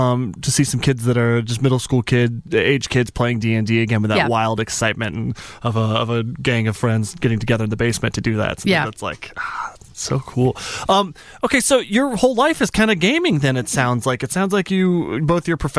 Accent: Albuquerque, New Mexico, United States; Well, I'm from Albuquerque originally

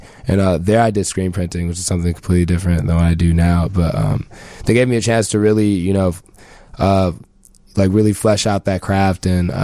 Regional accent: Chicago, Illinois, United States; not to throw Chicago under the bus, because this is my hometown and I love it to pieces

